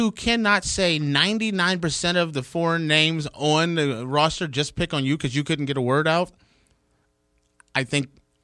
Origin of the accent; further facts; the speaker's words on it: Cleveland, Ohio, United States; Stipe, he's going back to Cleveland. I'm from Cleveland. I support Stipe.